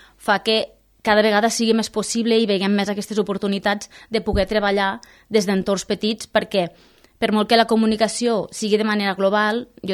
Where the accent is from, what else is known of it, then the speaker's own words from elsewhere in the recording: Capçanes, Catalonia, Spain; also born or lived in Móra d'Ebre; vaig néixer a Capçanes i vaig viure fins als 13, fins als 13 anys, i tot i que al col·le sempre vaig anar a Móra d'Ebre, perquè el meu pare és d'allí, la meva mare de Capçanes, sempre he tingut vincle amb les dues comarques